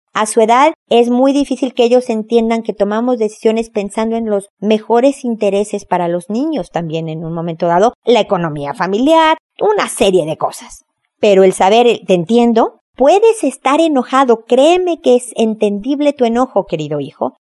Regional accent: Mexico; accent: Mexican; moved away; yo soy mexicana, se me escucha evidentemente por mi acento, pero estoy viviendo en otro país

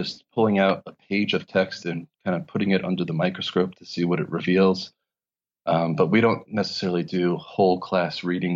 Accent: New York, United States; And I just, especially being a New Yorker, and it's a book about 9/11 that doesn't tackle it head on.

